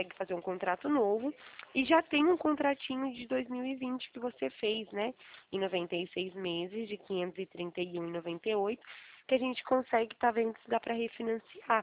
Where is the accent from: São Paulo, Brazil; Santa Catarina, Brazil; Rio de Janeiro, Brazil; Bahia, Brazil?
São Paulo, Brazil; Araras; sou daqui de Araras.